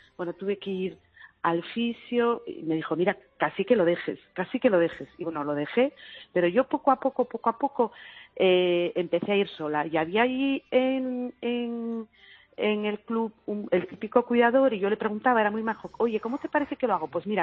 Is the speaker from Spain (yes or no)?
yes; Gijón, Asturias, Spain; a pesar de ser de Gijón y de mar, siempre tuve muchísimo miedo al agua